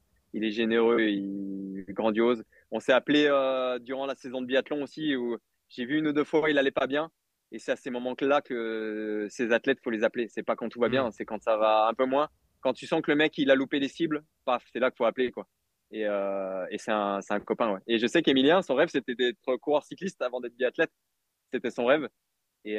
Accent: Auvergne-Rhône-Alpes, France; Et je suis né dans l'Ain

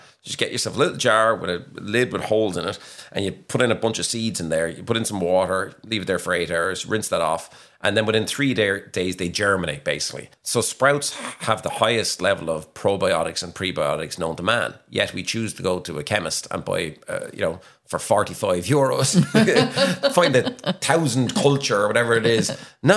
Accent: Williamstown, Munster, Ireland; So I'm originally from Williamstown, which is 7 miles from Dunmore East.

